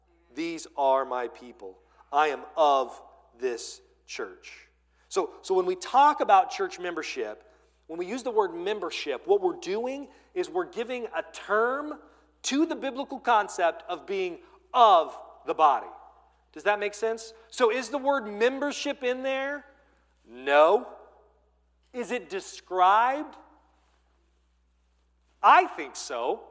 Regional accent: United States; I am a person of the United States of America. No matter where I live, I'm an American.

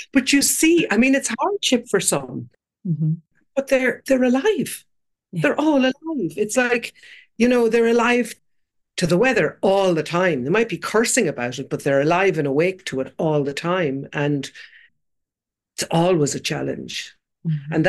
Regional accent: Kilkenny, County Kilkenny, Ireland; I still live in Dublin and I'm from Kilkenny City. I grew up over a pub, but like then I went to Dublin, I lived there most of my life, brought my kids up there.

